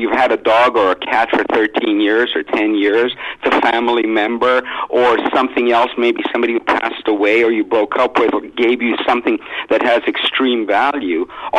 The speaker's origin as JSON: {"language": "English", "region": "England", "country": "United Kingdom", "accent": "northern English", "said": "it used to be a British accent, then I tried to fit in and messed it up, but I'm from England myself."}